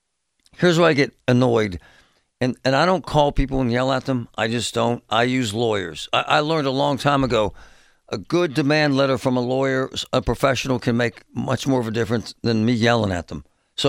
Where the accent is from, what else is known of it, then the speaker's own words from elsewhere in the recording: Pittsburgh, Pennsylvania, United States; I grew up in Pittsburgh, and I know Oakland. I went Central Catholic. I know this stuff.